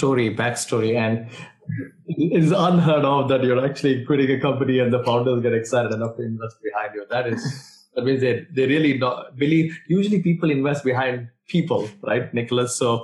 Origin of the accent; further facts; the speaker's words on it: India; English is a second language; moved away as an adult; now in United States; A funny story is, I grew up in India and then I came to America in the years. This was long, long ago. I'm now dating myself. So I came to America to do my PhD in computer science.